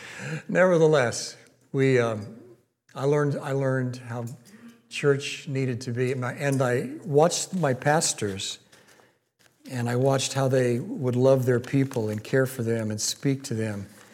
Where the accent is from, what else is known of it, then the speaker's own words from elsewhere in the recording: Packwood, Washington, United States; I was a little boy growing up in Packwood, Washington. Believe it, there really is a Packwood, Washington.